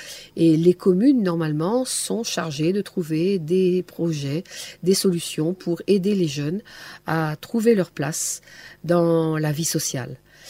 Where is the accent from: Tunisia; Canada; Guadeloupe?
Guadeloupe; et éventuellement chez nous en Guadeloupe